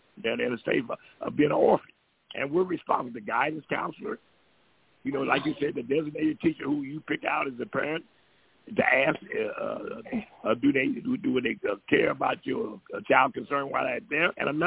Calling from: Columbus, Georgia, United States; From the Ummah of Prophet Muhammad, by the way, of Columbus, Georgia.

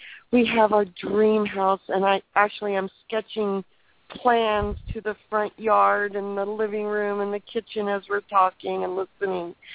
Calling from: California, United States; I'd love to, guys. … I'm calling from California.

